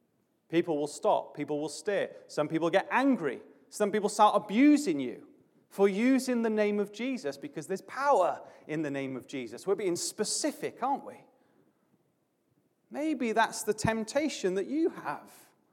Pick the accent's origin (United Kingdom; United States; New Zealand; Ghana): United Kingdom; Barry, Wales; I was preaching back in my hometown of Barry in South Wales some weeks ago